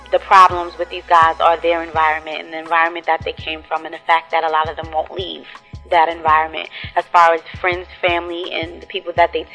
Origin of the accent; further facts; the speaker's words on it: Brooklyn, New York, United States; And I'm from Brooklyn, I'm a rough girl.